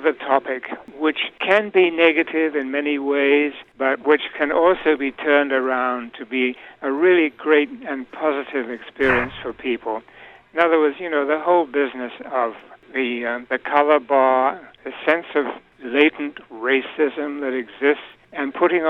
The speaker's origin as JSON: {"language": "English", "country": "United Kingdom", "lives_now": "United States", "said": "And I'm talking now as a Brit, you know, because I'm not an American."}